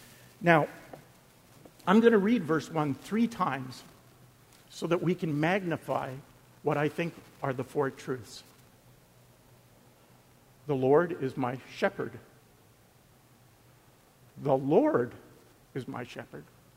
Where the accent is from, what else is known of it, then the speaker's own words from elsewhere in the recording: Winnipeg, Manitoba, Canada; I grew up in Winnipeg.